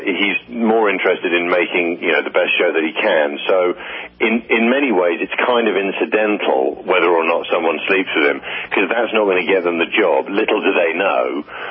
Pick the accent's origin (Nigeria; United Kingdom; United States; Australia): United Kingdom; I mean, I'm currently playing a British character, but I am British, but I've also played Americans.